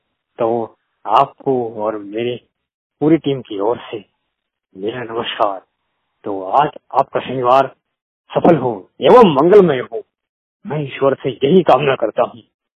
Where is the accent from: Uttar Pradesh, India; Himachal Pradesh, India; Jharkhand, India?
Jharkhand, India; और मैं झारखंड से बिलोंग करता हूँ